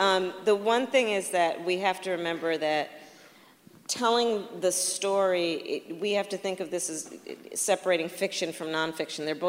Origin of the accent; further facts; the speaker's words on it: San Francisco, California, United States; you know, my hometown San Francisco folks